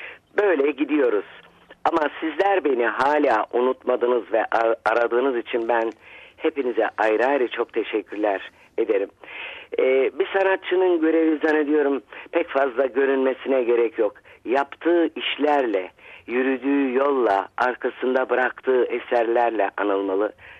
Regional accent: Varna, Varna Province, Bulgaria; Bulgaristan doğumluyum, biliyorsunuz, köküm Kırcaali tarafından. Varna'da doğma büyümeyim.

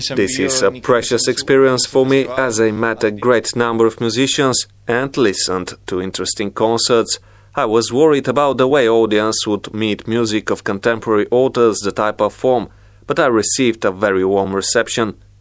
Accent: Kharkiv, Kharkiv Oblast, Ukraine; moved away as an adult; now in United States; I'm from Kharkov, Ukraine, but I have been living for 6 years in the United States.

